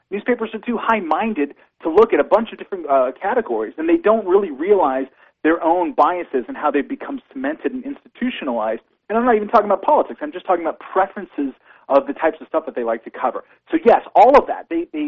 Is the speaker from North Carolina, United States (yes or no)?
no; Los Angeles, California, United States; let's take Los Angeles, my hometown